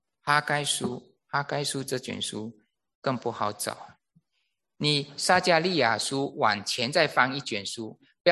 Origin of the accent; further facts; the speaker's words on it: Malaysia; 我在这个我从小在马来西亚的